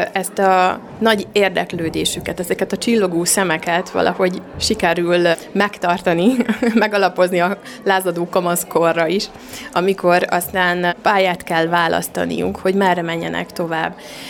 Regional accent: Miskolc, Borsod-Abaúj-Zemplén, Hungary; Én gyerekként itt laktam Komlóstetőn, és most a saját családommal is itt lakom

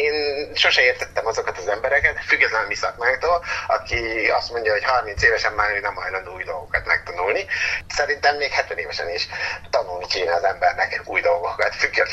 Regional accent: Hódmezővásárhely, Csongrád-Csanád, Hungary; én ide születtem, és akkor maradtam is itt van a családom, úgyhogy mikor gyakornok voltam, laktam én Londonban is, meg Amsterdamban is, de nem az én világom ezek a nagyvárosok.

